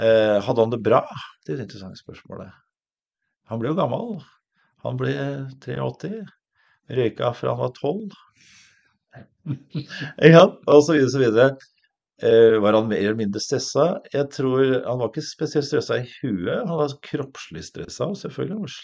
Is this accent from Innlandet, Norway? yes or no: yes; Elverum, Innlandet, Norway; also born or lived in Oslo; Jeg vokste opp i Elverum, jeg er født i Oslo, jeg vokste opp i Elverum.